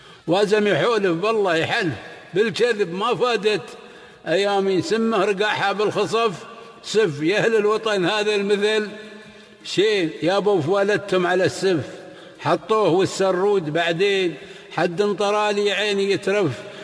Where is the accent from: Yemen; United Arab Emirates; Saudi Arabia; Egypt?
United Arab Emirates; أنا إماراتي.